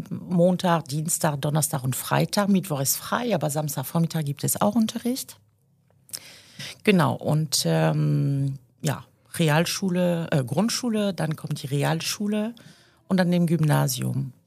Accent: Brittany, France; German is a second language; now in Germany; Ja, also ich bin in Frankreich die Nähe von die Bretagne. Groß geworden.

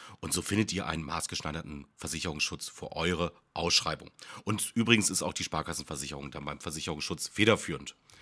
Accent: Bremen, Germany

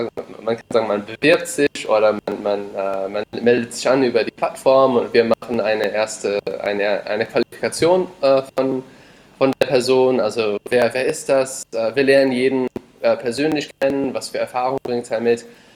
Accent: California, United States; now in Germany; seit 6 Jahren in Deutschland, bin Deutsch-Amerikaner, also meine Mom ist Deutsch, mein Vater ist Amerikaner. Bin, wie gesagt, in Kalifornien aufgewachsen.

